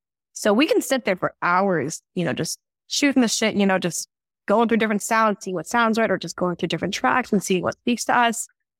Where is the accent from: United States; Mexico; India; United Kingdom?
United States; Tulsa, Oklahoma; Obviously it's Oklahoma, but my hometown is Tulsa.